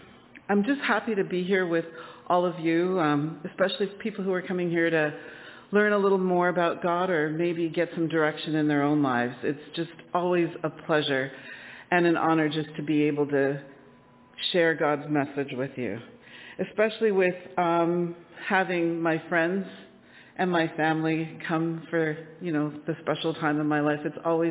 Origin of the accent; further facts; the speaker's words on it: Toronto, Ontario, Canada; I grew up in Toronto and my parents live in the middle of the city. They've lived in the same house since 1972.